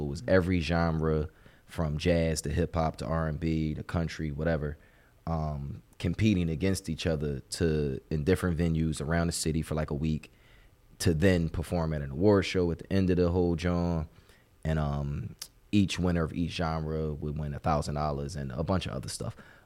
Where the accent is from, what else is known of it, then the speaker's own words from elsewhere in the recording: Philadelphia, Pennsylvania, United States; But most importantly, I'm from Philly. You know, Philly pride is just through and through.